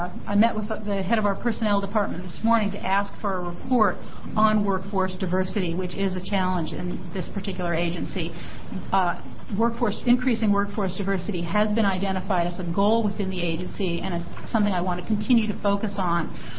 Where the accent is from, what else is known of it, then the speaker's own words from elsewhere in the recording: Eugene, Oregon, United States; I grew up in Eugene. I've been an Oregonian most of my life, moved to the state at the age of 4. Most of my adult life has been spent in Portland